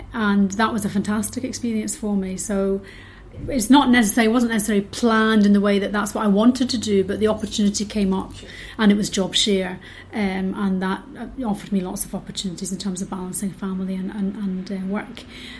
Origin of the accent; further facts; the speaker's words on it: Ayr, Scotland, United Kingdom; now in Glasgow, United Kingdom; So I came back to Scotland, and I'm from Ayr originally, but I moved to Glasgow. And I've lived in Glasgow ever since. So that's end of 91, beginning of 92.